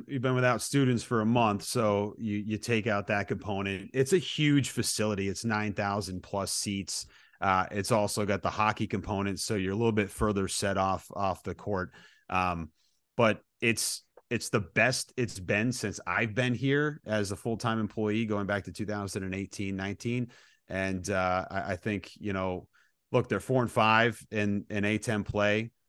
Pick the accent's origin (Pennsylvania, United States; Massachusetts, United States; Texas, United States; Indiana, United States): Massachusetts, United States; I grew up in the Refuse to Lose, John Calipari era, living here in Western Massachusetts.